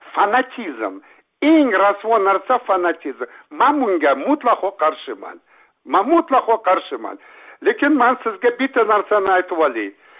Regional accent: Samarkand, Samarqand Region, Uzbekistan; born there; men Samarqandda tug'ilganman. Bizi oilamiz Toshkentlik, bizi adamimizni Toshkentdan Samarqandga yuborgan. Men o'sha Samarqandda tug'ilganman.

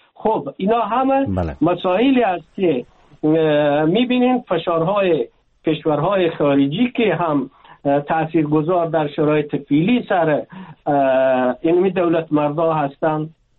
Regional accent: Afghanistan; ما افغان هستیم، اصطلاحات و کنر باید یک طرف گذاریم به خاطر منافع ملی خود

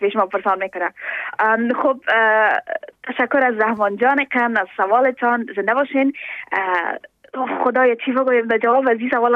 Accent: Afghanistan; من از افغانستان هستم، ولایتش فکر میکنم فرق نمیکنن که از کجای افغانستان، اما ما شما افغان هستیم

